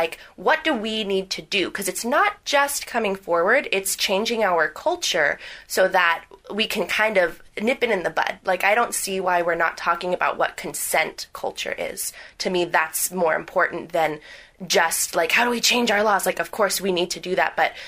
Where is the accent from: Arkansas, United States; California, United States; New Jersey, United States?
California, United States; now in Brooklyn, United States; I'm based out of Brooklyn in New York. I'm from California